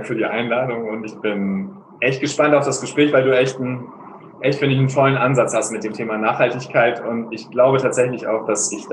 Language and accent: German; Lower Saxony, Germany; born or raised there; also born or lived in North Frisia / East Holstein